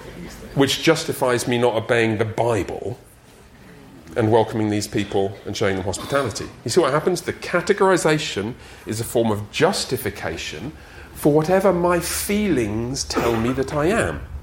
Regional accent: England, United Kingdom; you know I'm from England, correct? England, not Australia.

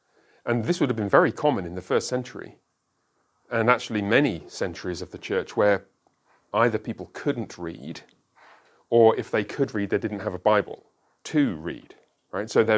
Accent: London, United Kingdom; Suppose you want to travel to my hometown, London.

